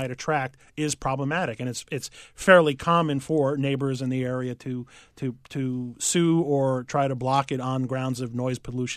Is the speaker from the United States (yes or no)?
yes; New York, United States; also born or lived in Chicago; whether it's downtown Chicago or growing up in New York with skating at Rockefeller Center.